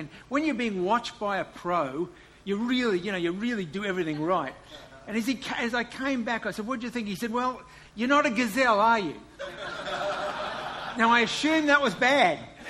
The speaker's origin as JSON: {"language": "English", "town": "Ipswich", "region": "East of England", "country": "United Kingdom", "said": "I'm just saying it because I'm from Ipswich."}